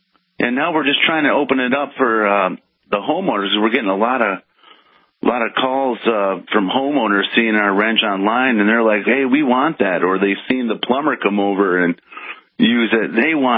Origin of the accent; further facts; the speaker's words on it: Michigan, United States; Well, we're from Michigan, and you know the auto was here that was big